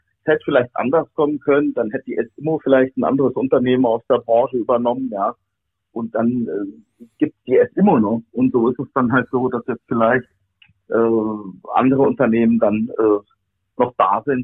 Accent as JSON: {"language": "German", "town": "Darmstadt", "region": "Hesse", "country": "Germany", "said": "Ich komme aus Darmstadt, ich habe in Mainz studiert, aber habe immer in Darmstadt oder fast immer in Darmstadt gelebt. Hier im Rhein-Main-Gebiet ist alles sehr, sehr dicht beieinander."}